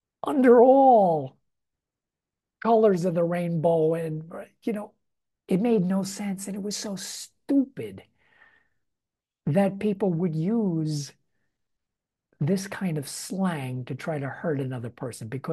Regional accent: New York, United States; Now, I'm born and raised in New York, so I know the one word epithets that are slung at anybody and everybody.

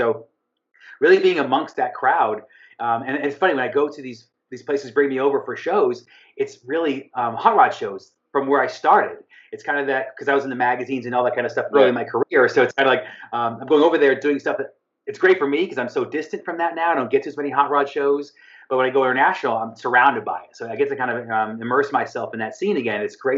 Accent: East Coast, United States; And that I didn't know growing up on the East Coast.

